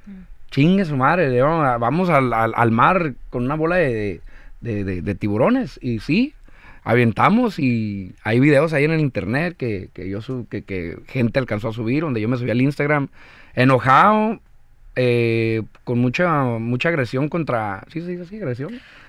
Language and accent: Spanish; Mexico; Somos mexicanos, somos igual.